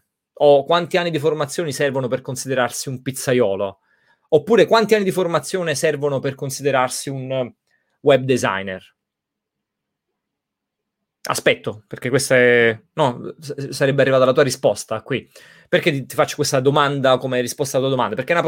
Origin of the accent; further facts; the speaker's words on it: Campania, Italy; accent: Neapolitan; qui quando parlo in inglese una paio di occasioni delle persone non mi hanno detto sei italiano, ma mi hanno detto direttamente sei di Napoli, quindi voglio dire talmente forte il mio accento